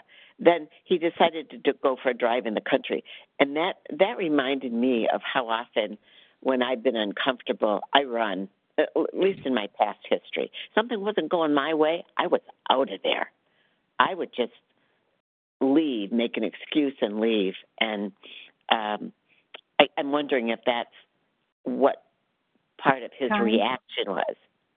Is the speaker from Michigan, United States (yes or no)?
yes; Rochester, Michigan, United States; I'm from Michigan, Rochester, Michigan.